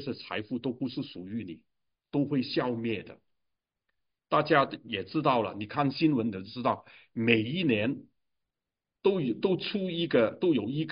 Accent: Hong Kong; 以前我们香港人呢，很追求了有一个，

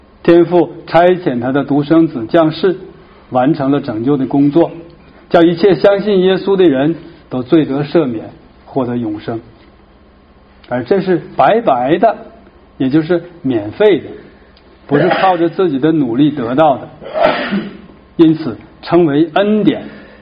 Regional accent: China; moved away as an adult; 本来我是一个中国人，不是犹太人，爸爸是共产党员，妈妈是回民

